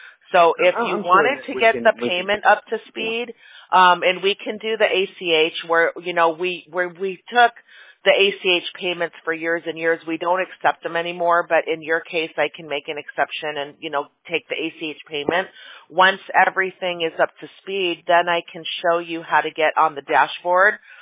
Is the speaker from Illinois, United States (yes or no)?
yes; Chicago, Illinois, United States; I grew up in Chicago, and I remember the way our house was built, it would bring all of the water into the basement every time there was a lot of rain.